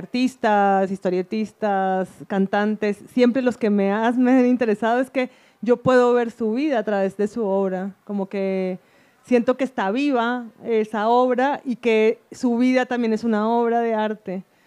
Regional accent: Cali, Valle del Cauca, Colombia; also born or lived in Quito, Ecuador; now in Medellín, Colombia; como crecí en Cali y en Quito, Medellín era una ciudad nueva para mí, yo era extranjera acá

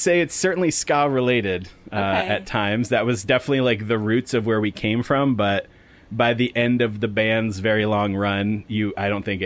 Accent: Connecticut, United States; I'm originally from Connecticut, so I still have a lot of friends and my family are there.

